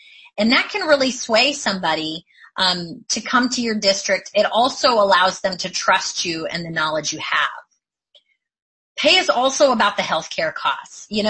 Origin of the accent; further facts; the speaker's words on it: Oklahoma, United States; I'm from Oklahoma, and I agree or I disagree